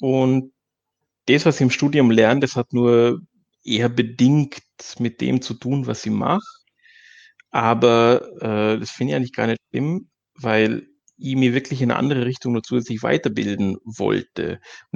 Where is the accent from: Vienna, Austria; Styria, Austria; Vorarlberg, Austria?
Vorarlberg, Austria; now in Dresden, Germany; Ja, also als Österreicher, besser gesagt Vorarlberger, bin ich doch ein ziemlicher Exot an der Fakultät.